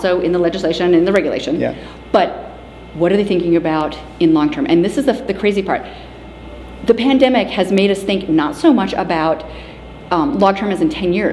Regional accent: England, United Kingdom; that is an E, please, because I am English.

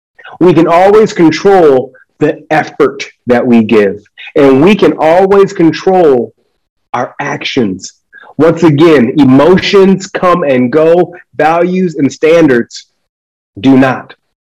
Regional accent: Michigan, United States; now in Los Angeles, United States; I was born and raised in Michigan.

